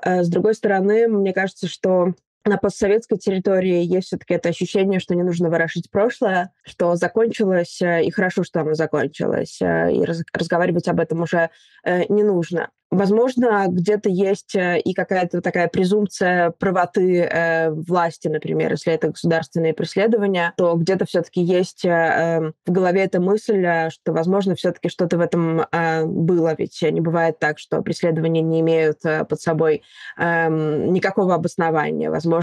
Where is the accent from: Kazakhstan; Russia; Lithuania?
Russia; в том числе в России, откуда я родом